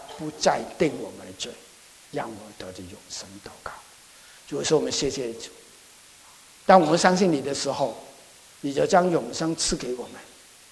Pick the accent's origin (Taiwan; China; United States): China; Guangdong; 我是广东人，就尖麻绿豆